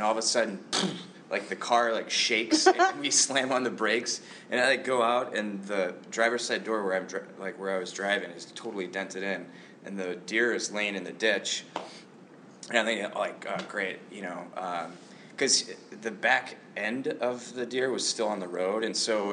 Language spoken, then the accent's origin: English; South Dakota, United States; I was born and raised in South Dakota, which I love to say because most of the time when I say that, they're like, I never met anyone from South Dakota.